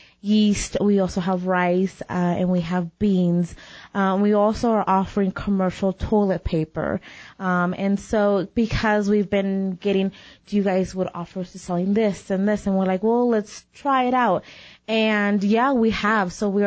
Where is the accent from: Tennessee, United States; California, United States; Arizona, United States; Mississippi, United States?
Arizona, United States; Chino Valley; We lived in Chino Valley I was born and raised in Chino Valley.